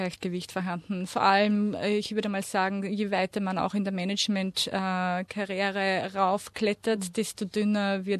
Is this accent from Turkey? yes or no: no; Austria; moved away as an adult; now in Melbourne, Australia; Mittlerweile fühle ich mich aber auch sehr in Melbourne zu Hause. Und wenn man mich fragt, von wo bist du, dann sage ich, naja, 50% Österreich und 50% Melbourne.